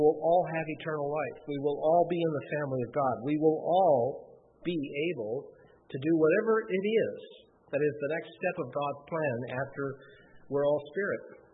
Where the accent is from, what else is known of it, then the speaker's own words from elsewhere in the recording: Ohio, United States; I grew up in the Cincinnati area. I don't know if I mentioned that. I mentioned Cincinnati, but I grew up north of Cincinnati, about halfway between Cincinnati and Dayton.